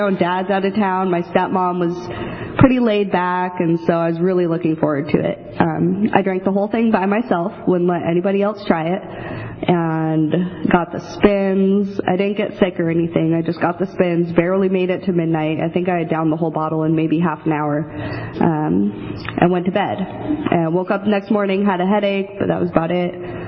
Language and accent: English; Seattle, Washington, United States; now in Valley, United States; I grew up in Seattle, Washington. I was born and raised there. And I moved to the Valley in March 2016.